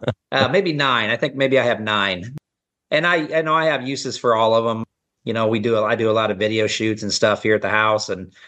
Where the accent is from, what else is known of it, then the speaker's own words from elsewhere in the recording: Kansas, United States; They've never been sold in Kansas City, but they are a made in Kansas product. I was born and raised in Kansas.